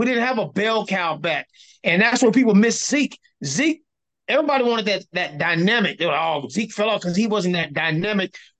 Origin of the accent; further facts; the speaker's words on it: Memphis, Tennessee, United States; I'm here in Memphis. I was raised in Memphis.